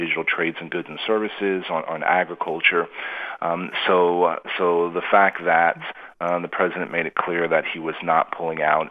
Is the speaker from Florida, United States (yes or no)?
no; San Antonio, Texas, United States; In my hometown, Toyota makes cars in San Antonio, and some of those inputs are coming in from Mexico.